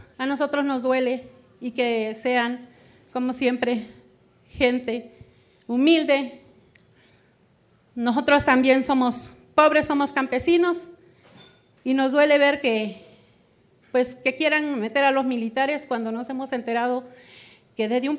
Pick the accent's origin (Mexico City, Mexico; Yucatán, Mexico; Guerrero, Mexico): Guerrero, Mexico; Venimos de Guerrero, como ven, ya oyeron cómo está.